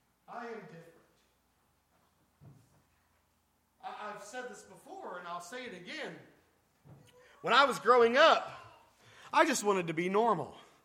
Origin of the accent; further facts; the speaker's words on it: Alexandria, Indiana, United States; I'm from Alexandria. Population of like 7.5. Not a big group. We have red gold tomatoes, amen. And the world's largest ball of paint.